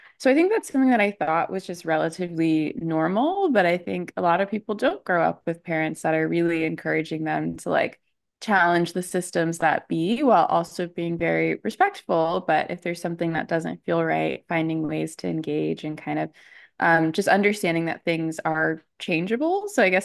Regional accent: Midwest, United States; I know that I like nature and I grew up in the Midwest and I like animals.

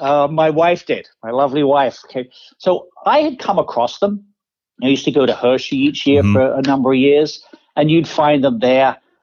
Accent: South East England, United Kingdom; I grew up in Kent, Southeast England. I was probably within earshot of Brands Hatch Racetrack

